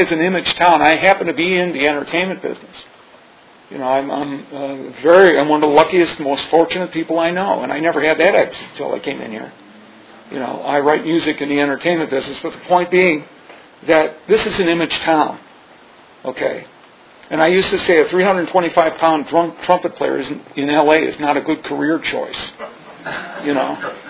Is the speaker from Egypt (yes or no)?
no; Detroit, Michigan, United States; now in Los Angeles, United States; When I first came to L.A., and I'm from Detroit originally